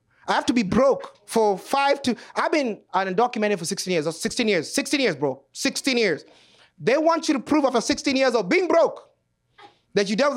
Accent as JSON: {"language": "English", "country": "Kenya", "said": "Let me tell you, I'm from Kenya, where celebrities from America adopt babies."}